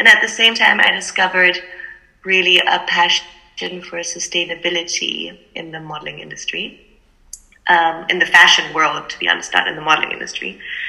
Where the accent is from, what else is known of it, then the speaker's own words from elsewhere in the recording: Germany; also born or lived in China / Scotland; now in London, United Kingdom; I'm half German, half Singaporean. I grew up mostly in Germany, but I spent some time living in China, in Scotland. Now I'm living in London, in the UK.